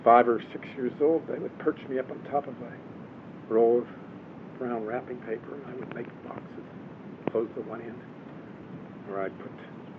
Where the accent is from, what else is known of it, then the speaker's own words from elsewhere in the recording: Oakland, California, United States; To start with, I was from Oakland.